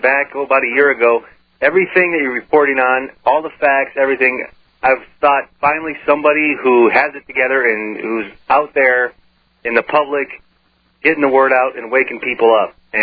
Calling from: Phoenix, Arizona, United States

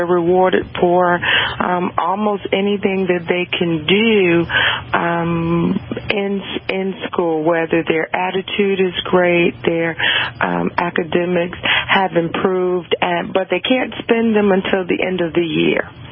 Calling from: South Carolina, United States; I'm calling from South Carolina, and I am calling about rewarding the children for grade.

